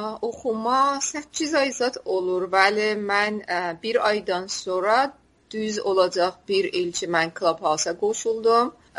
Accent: Tabriz, East Azerbaijan, Iran; Hətta mən üçün Təbrizliyəm.

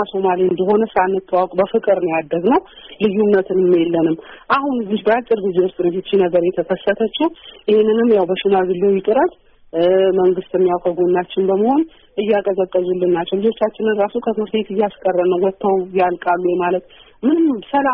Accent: Dire Dawa, Ethiopia; እኔ በእኔ በኩል ድሬዳዋ ውስጥ ተወልጄ ያደኩ የስምንት ልጆች እናት ነኝ።

